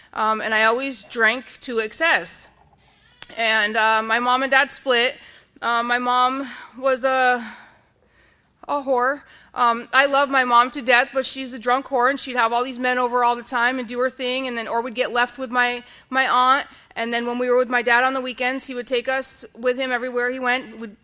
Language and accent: English; Little Compton, Rhode Island, United States; So I grew up in Little Compton, Rhode Island, with an alcoholic mom and dad.